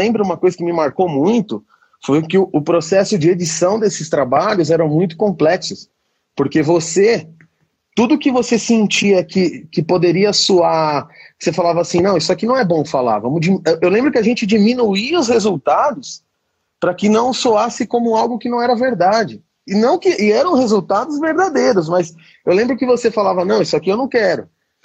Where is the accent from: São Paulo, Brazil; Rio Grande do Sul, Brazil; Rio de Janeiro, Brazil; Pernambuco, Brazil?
São Paulo, Brazil; Sorocaba; eu sou de Sorocaba.